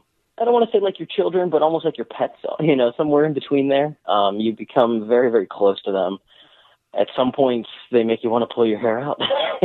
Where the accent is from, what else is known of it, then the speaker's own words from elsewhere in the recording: United States; So I am an American citizen, but I'm the son of Mexican immigrants.